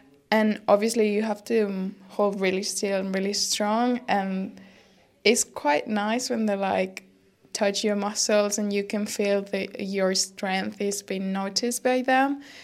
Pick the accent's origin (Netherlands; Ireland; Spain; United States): Spain; English is a second language; I'm from Spain